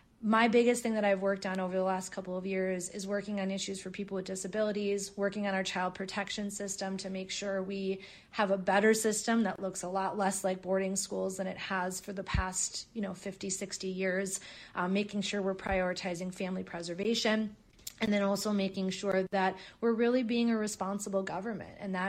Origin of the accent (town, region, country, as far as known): Minnesota, United States